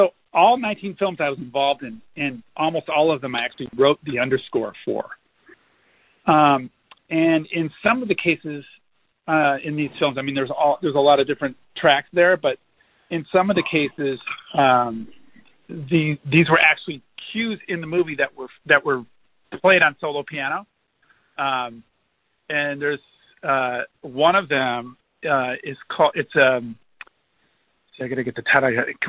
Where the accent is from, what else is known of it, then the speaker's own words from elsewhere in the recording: Michigan, United States; And here I'm a kid from Michigan. So it was like I didn't really have any connection to L.A. or the business at all